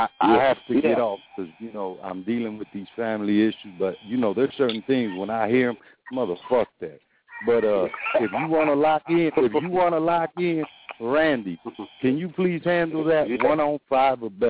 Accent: Chicago, Illinois, United States; See, we're from Chicago, but we're going to have it in Michigan.

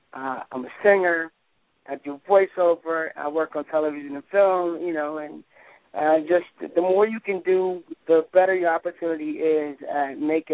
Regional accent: Detroit, Michigan, United States; Man, all right, so I grew up in Detroit, Michigan, a good place to be from because you get a lot of respect when you're from Detroit.

